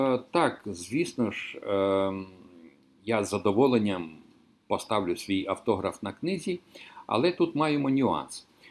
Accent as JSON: {"language": "Ukrainian", "town": "Oleshky", "region": "Kherson Oblast", "country": "Ukraine", "tie": "born or raised there", "said": "А в моїх рідних Олешках на Херсонщині"}